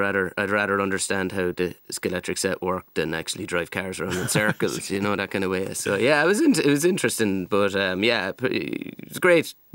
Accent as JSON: {"language": "English", "town": "Carrickanish", "region": "Munster", "country": "Ireland", "tie": "born or raised there", "said": "Yeah, I'm from Carrickanish, which is a village just outside the city here. So yeah. just out the road. Great, super place to grow up. I'm kind of from the outskirts of the village, so country life upbringing."}